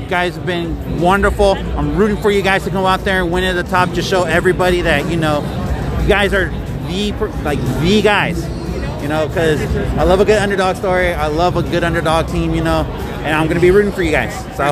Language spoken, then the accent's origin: English; San Diego, California, United States; look, I'm from San Diego. You know, we never had a winner here